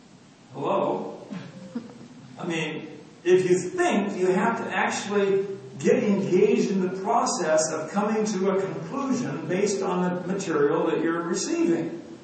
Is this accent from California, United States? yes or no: yes; California, United States; moved away; also born or lived in Saskatchewan, Canada; she grew up in Saskatchewan, I grew up in California, and I stayed in Saskatchewan